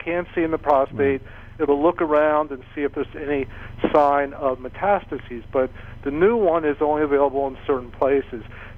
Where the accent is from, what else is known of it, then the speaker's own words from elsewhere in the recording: Philadelphia, Pennsylvania, United States; I'm from Philly, though.